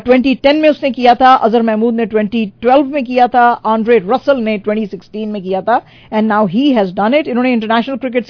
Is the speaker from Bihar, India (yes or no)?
no; Gujarat, India; आपको पता ही है मैं गुजराती हूं